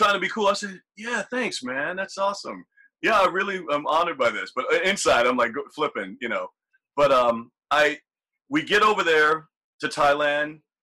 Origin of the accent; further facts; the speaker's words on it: the South, United States; And I just remember growing up in the South, my mom would always say, I don't understand why folks will have this beautiful car, but yet they live in a shack.